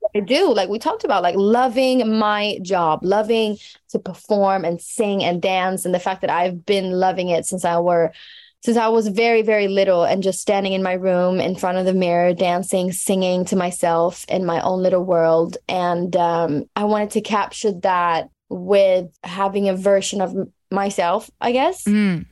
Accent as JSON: {"language": "English", "town": "Stockholm", "region": "Stockholm County", "country": "Sweden", "tie": "born or raised there", "second_language": "English", "said": "my hometown, Lollapalooza. I'm doing the headlining, the Stockholm show there"}